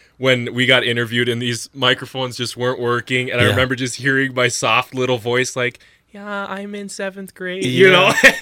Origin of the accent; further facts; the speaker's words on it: Minnesota, United States; we grew up in Stearns County